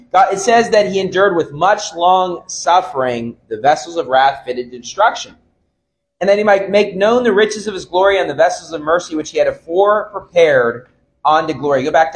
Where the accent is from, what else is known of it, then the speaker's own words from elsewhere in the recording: West Virginia, United States; And I would say that growing up in West Virginia, I'll say this, every single year it hailed